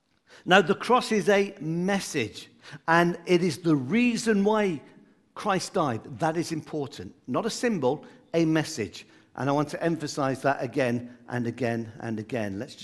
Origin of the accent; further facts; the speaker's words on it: Coventry, West Midlands, United Kingdom; Where I grew up in the Midlands, we have 2 cathedrals.